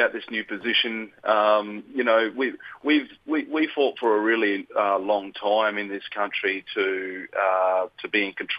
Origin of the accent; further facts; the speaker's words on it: Western Australia, Australia; I'm from Western Australia. You know, I'm a Noongar man, I'm based in Gimoi, my children are Yidingi and from Murray Island